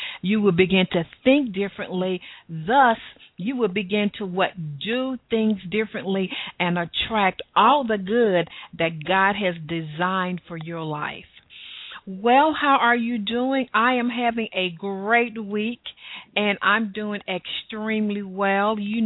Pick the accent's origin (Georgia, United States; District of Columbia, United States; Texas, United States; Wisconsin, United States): Georgia, United States; Atlanta; accent: southern; Of course, you know, it's a southern city from my wonderful southern accent.